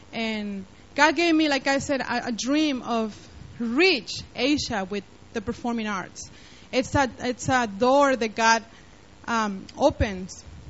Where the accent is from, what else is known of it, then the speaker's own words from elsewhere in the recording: Mexico City, Mexico; English is a second language; now in Hong Kong; growing up in Mexico City, I never thought that I would end up being where I am today, you know, in Hong Kong.